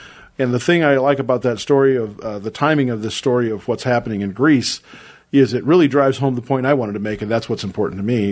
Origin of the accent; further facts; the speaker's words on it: Ireland; And I don't appreciate that as an Irishman, so I'm offended, just to let you know.